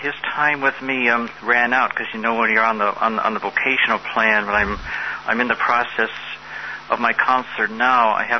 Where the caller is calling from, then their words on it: Minneapolis, Minnesota, United States; Minneapolis